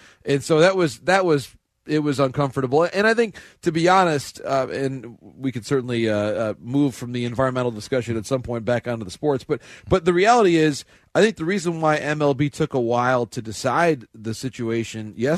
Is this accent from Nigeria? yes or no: no; Midwest, United States; and so being a Midwesterner, I made the executive decision